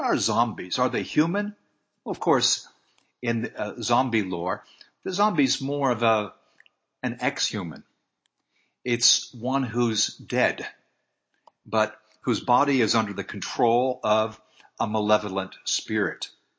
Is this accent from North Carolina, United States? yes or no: no; Atlanta, Georgia, United States; When I told them that I was from Atlanta, some of the enthusiasm that came my way was because I live in the area where The Walking Dead is filmed.